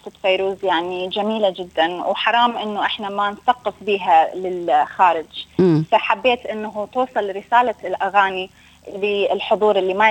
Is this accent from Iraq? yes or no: no; Sweden; now in Australia; So أنا عمري 25 سنة، ولدت ونشأت بالسويد